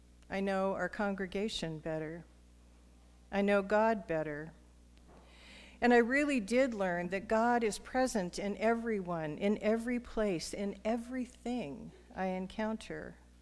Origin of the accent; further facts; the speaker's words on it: Hawaii, United States; Some of you know that I grew up in Hawaii